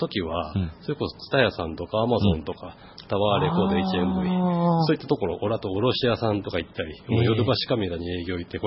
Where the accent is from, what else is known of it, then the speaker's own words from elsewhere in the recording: Hamamatsu, Shizuoka, Japan; moved away as an adult; 出身が浜松市なんですけれども、